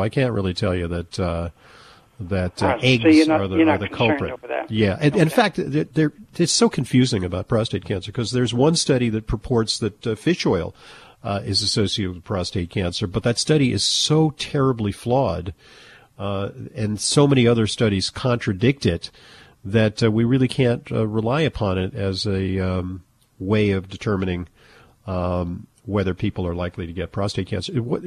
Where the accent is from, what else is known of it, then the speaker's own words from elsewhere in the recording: Los Angeles, California, United States; I grew up in Los Angeles, where there were some days where I remember as a kid, I would have pain in my chest from playing outside.